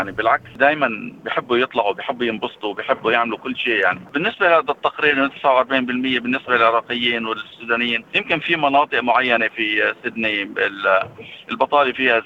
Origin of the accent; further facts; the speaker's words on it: Lebanon; moved away as an adult; كان عمري حوالي 19 سنة، الحمد لله أجتني منحة دراسية أنه راح أدرس بلغاريا، درست الطب في بلغاريا، وكان كنت بتأمل وكنت يعني أمنيتي أنه أنا أرجع على لبنان